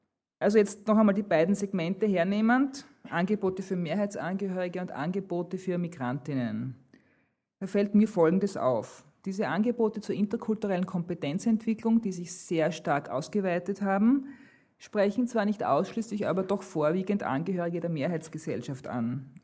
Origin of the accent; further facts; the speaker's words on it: Styria, Austria; Ich komme aus der Steiermark, es gibt auch immer unterschiedliche Entwicklungen.